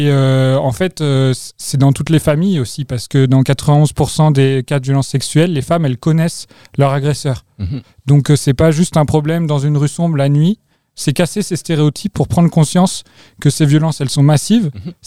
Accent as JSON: {"language": "French", "town": "Grenoble", "region": "Auvergne-Rhône-Alpes", "country": "France", "said": "moi je suis grenoblois, j'ai d'abord fait des études à Sciences Po à Grenoble"}